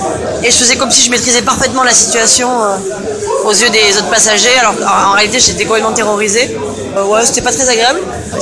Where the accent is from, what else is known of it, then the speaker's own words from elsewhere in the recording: Toulouse, Occitanie, France; moi je suis toulousaine, j'ai connu la ville avec la SEMVAT, avec les bus blancs et rouges